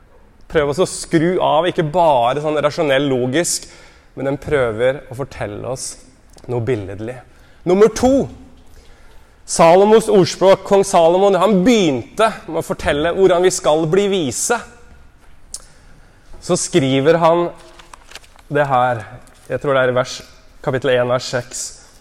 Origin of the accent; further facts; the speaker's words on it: Grimerud, Innlandet, Norway; also born or lived in Oslo; nå bodde i Oslo, men nå vi flyttet tilbake en kilometer fra der jeg vokste opp på Grimerud